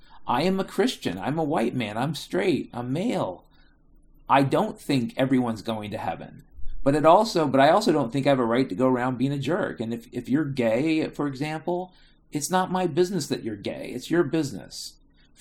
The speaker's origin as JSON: {"language": "English", "country": "United States", "said": "But as an American white man, middle class poor person, I have to get creative when I'm cooking."}